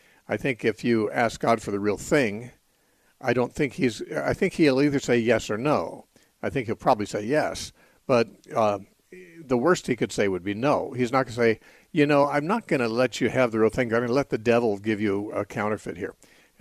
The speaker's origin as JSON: {"language": "English", "region": "California", "country": "United States", "said": "So at least what I would consider as a Californian, what I consider to be near, it may be a half hour, an hour drive from those cities"}